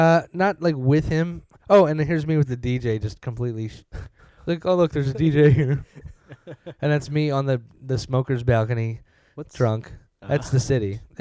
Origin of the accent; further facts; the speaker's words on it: Philadelphia, Pennsylvania, United States; accent: Philly accent; I was like, "Hey, I'm from Philly." Like an idiot from Philly would do.